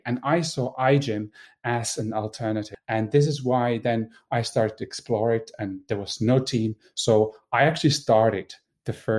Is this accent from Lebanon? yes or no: no; Espoo, Uusimaa, Finland; So I'm originally from Finland. I grew up in Espoo and I went to study in the nearby university at Aalto University.